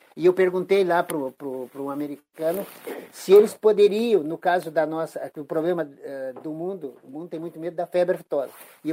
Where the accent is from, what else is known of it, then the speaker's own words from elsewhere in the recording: Santiago, Rio Grande do Sul, Brazil; Eu disse que era do Santiago Grande, do Rio Grande do Sul.